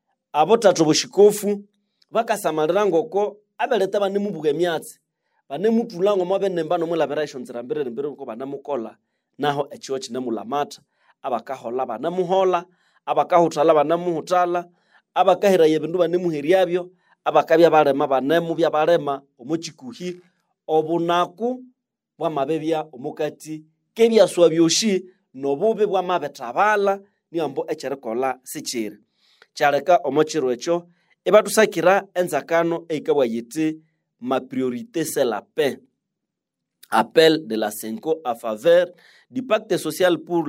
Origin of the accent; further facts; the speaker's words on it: DR Congo; chez nous, à la République démocratique du Congo